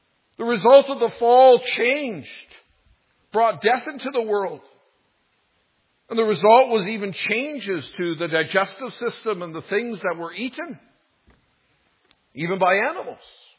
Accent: Canada; Because my citizenship is in Canada. I'm a Canadian.

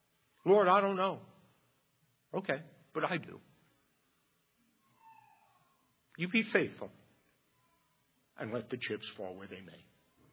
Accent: Bronx, New York, United States; You know, I grew up in the Bronx.

